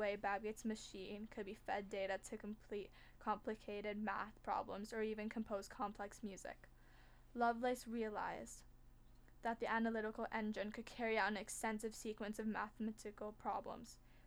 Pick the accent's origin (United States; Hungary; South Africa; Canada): United States; I apologize for pronouncing his names wrong. I'm American, I say things differently